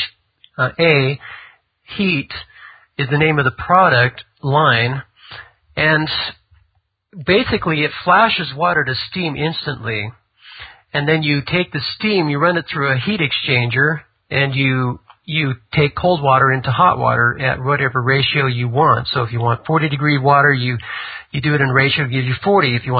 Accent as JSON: {"language": "English", "country": "United States", "said": "It didn't ring a bell for me because I'm not European. I'm American."}